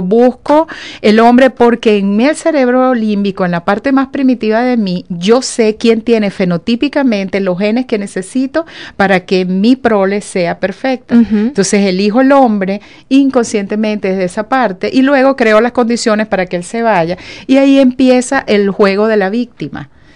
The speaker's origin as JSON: {"language": "Spanish", "country": "Venezuela", "said": "viendo lo que era la cultura, sobre todo en mi país, en Venezuela"}